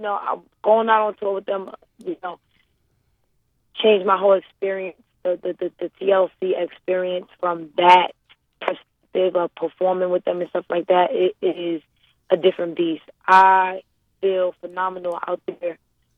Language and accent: English; Brooklyn, New York, United States; also born or lived in Harlem; I was born in Brooklyn, New York, raised between both Brooklyn and Harlem.